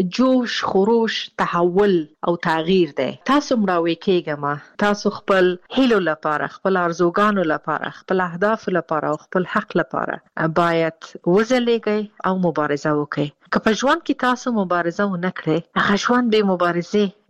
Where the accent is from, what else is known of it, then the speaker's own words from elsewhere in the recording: Afghanistan; moved away; او دا چې زه د افغانستان باندې یم زه ورځ شمیرم چې زه بیرته کله خپل ملک ته ځم او بیرته خپل ټاټوبی خپل خلکو سره